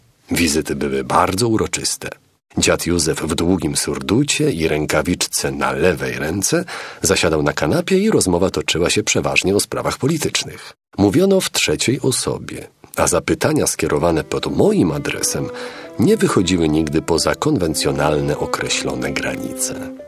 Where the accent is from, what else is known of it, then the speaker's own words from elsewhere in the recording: Lithuania; do tego najbardziej zapadłego zakątka Litwy, gdzie się urodziłem i wychowałem